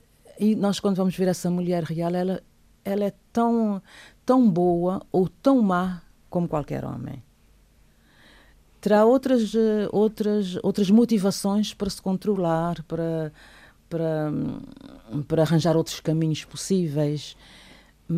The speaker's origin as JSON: {"language": "Portuguese", "country": "Cape Verde", "said": "mas eu sou de Cabo Verde, então as minhas idiosincrasias, os meus valores, os meus princípios, quando eu escrevo, vão todos parar um bocado a Cabo Verde."}